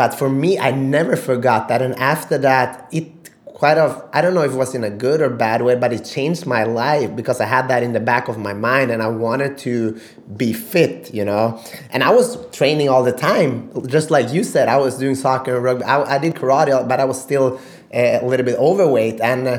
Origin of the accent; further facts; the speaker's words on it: Sweden; I'm born and raised in Sweden, but my origin is I'm Macedonian.